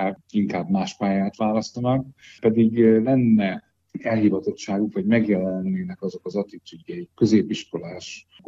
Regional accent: Gyula, Békés, Hungary; Egyébként gyulai vagyok.

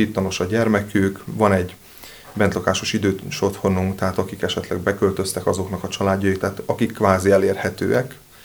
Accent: Vásárosnamény, Szabolcs-Szatmár-Bereg, Hungary; born there; mert én Vásárosamény születésű vagyok

